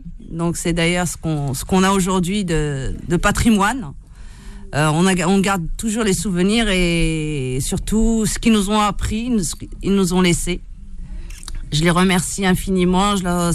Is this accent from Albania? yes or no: no; Esmdoun, Algeria; now in France; Donc, dans mon village natal, qui est le village d'Esmdoun